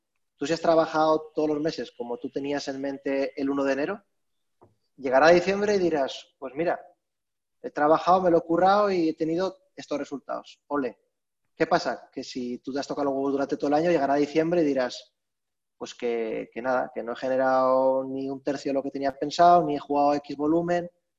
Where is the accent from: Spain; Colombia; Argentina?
Spain; Aragon; now in Andorra; Yo soy de un pueblo de Teruel, claro, eso me pasa a mí